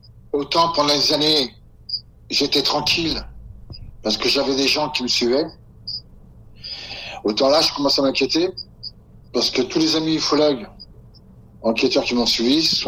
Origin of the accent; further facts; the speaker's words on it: France; chez nous, en France